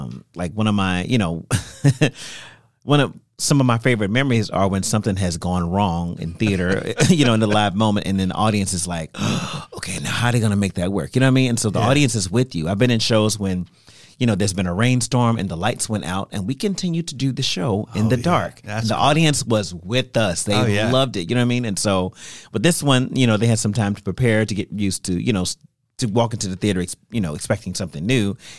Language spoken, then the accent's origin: English; Gary, Indiana, United States; growing up in Gary, Indiana, looking up to people like … of course